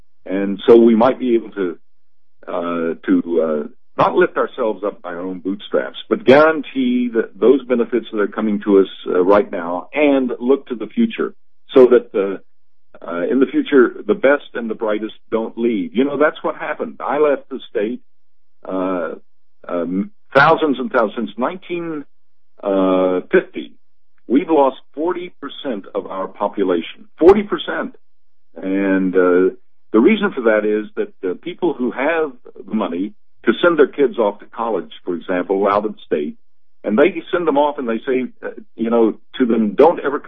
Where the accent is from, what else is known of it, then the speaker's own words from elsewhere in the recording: Charleston, West Virginia, United States; My roots are deep here in West Virginia. I was born in Charleston. I was raised here. I went to St. Albans High School and graduated from St. Albans High